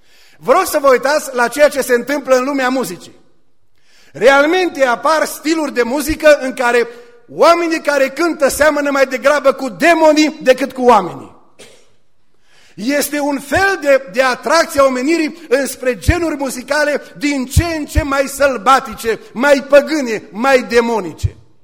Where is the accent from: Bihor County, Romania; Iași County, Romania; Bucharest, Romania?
Bihor County, Romania; Burzuc; Eu m-am născut și am crescut la Burzuc.